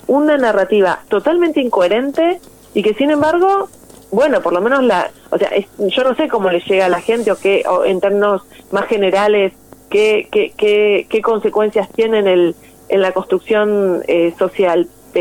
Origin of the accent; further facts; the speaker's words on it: Morón, Buenos Aires Province, Argentina; soy diputada nacional y todo, pero soy de Morón